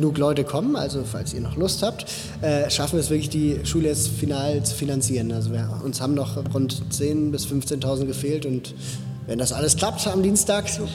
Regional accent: Switzerland

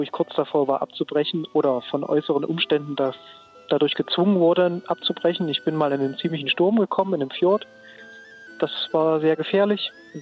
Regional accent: Jena, Thuringia, Germany; Ich komme aus Jena, das haben Sie ja schon richtig gesagt.

